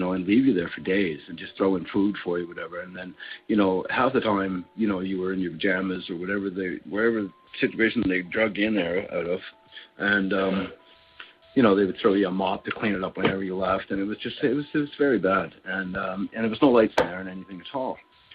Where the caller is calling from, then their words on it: Calgary, Alberta, Canada; I'm calling from Calgary, Alberta.